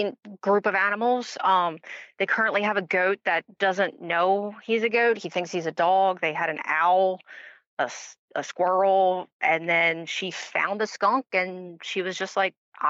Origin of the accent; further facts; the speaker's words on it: Pennsylvania, United States; So, Pennsylvania.